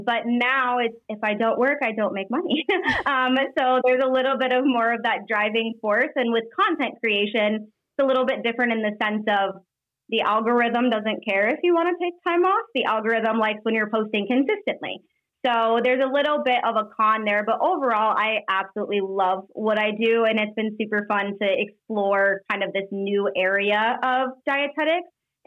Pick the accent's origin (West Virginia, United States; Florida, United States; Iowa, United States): Iowa, United States; also born or lived in Denver, United States; I live in a little suburb called Grimes. My husband and I moved here about 8 months ago. We lived in Denver for 3 years, but we were born and raised in Iowa.